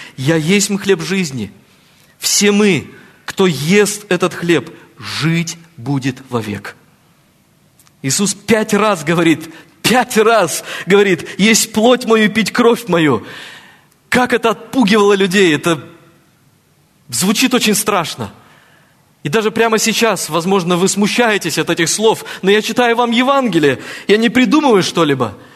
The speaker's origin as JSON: {"language": "Russian", "town": "Perm", "region": "Perm Krai", "country": "Russia", "tie": "born or raised there", "said": "заехали в мой родной город Пермь"}